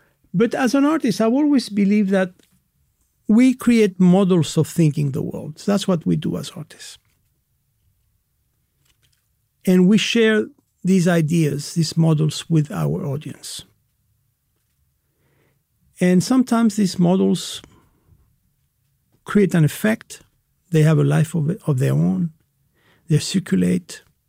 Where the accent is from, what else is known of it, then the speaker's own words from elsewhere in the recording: Chile; English is a second language; I'm from Chile. Soy chileno. Soy americano, in the sense that I belong to this continent. I am American. But if I say that, people will think I'm a United States citizen, and I am not.